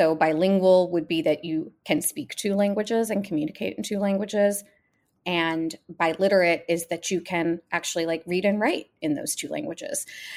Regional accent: United States; first language Gujarati; English is a second language; so I'm Indian American and I spoke Gujarati in the home. That was my first language, actually. And then I learned English when I went to preschool.

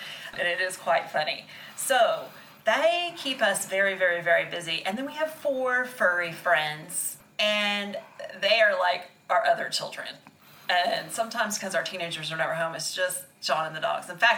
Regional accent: Oklahoma, United States; But growing up in Oklahoma, I was actually working a temp job one time

